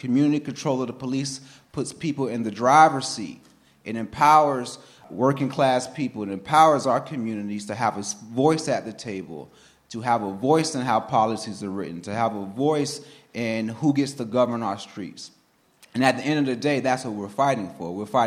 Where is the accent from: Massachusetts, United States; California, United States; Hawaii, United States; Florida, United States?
Florida, United States; Jacksonville; So I'm from Jacksonville, and Jacksonville is in the Black Belt, in the South, the heart of the South. Love that city, but it's Jacksonville, it's in the South. Jacksonville represent Duval.